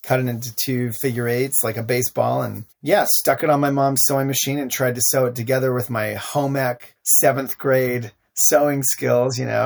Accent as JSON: {"language": "English", "town": "Salt Lake City", "region": "Utah", "country": "United States", "tie": "born or raised there", "said": "growing up in Salt Lake City, Utah, to be a bit rebellious and think of wild ways to entertain myself as a young person."}